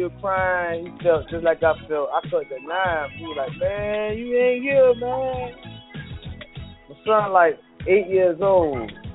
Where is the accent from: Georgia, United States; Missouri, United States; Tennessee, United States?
Georgia, United States; Savannah; Yeah, I'm from Savannah, Georgia. True indeed. Savannah, Georgia, true indeed. I was there. I'm still there. My heart there. My kids there. Everything I got there.